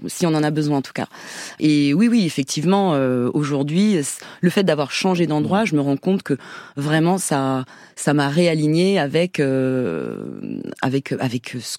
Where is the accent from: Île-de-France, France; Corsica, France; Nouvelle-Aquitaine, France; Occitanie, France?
Corsica, France; moved away as an adult; Moi, j'ai grandi en Corse. Jusqu'à 18 ans, au bord de la mer.